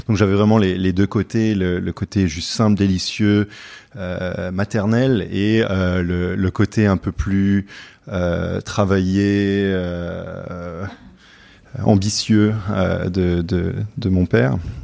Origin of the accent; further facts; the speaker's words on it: Paris, Île-de-France, France; also born or lived in United States / London; Donc moi, je suis né aux États-Unis, mais après j'ai grandi entre Paris et Londres.